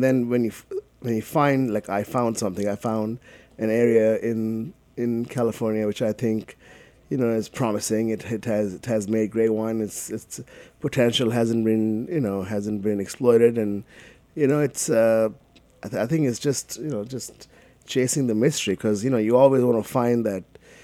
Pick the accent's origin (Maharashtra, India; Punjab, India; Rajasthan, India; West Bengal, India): West Bengal, India; Kolkata; Yeah, so I grew up in Calcutta, and since I was like 10 years old, my family had restaurants in Delhi